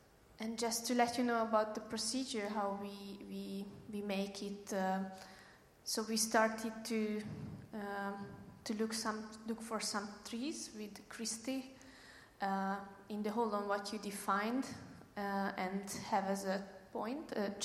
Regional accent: Hungary; English is a second language; Buc, I also come from here. That's my hometown, so at the edge of the Holon.

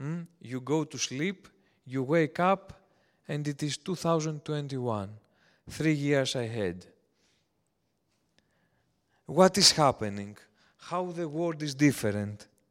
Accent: Greece; but because I'm from Greece, I found the source

